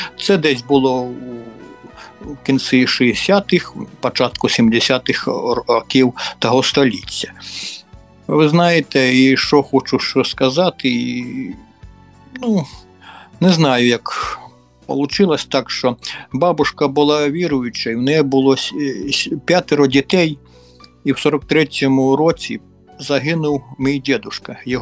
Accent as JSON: {"language": "Ukrainian", "town": "Ivot", "region": "Sumy Oblast", "country": "Ukraine", "tie": "born there", "said": "Родився я в Сумській області, Шостинський район, село Івот є таке."}